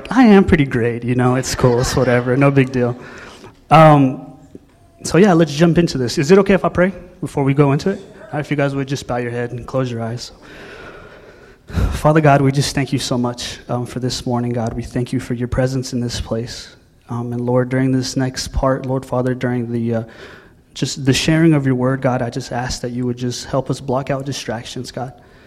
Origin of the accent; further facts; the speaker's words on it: Midland, Texas, United States; now in Katy, United States; I'm super grateful to be here. I'm originally from Midland, Texas. Anybody from Midland? 432? No? Cool. All right. We moved here to Katy at the beginning of August